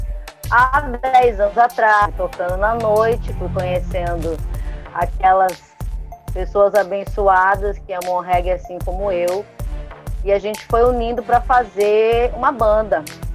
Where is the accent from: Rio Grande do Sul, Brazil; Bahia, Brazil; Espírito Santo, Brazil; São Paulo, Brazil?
Rio Grande do Sul, Brazil; also born or lived in Florianópolis; now in Fernando de Noronha, Brazil; Eu venho do Rio Grande do Sul, morei em Floripa há muitos anos e vim pra cá.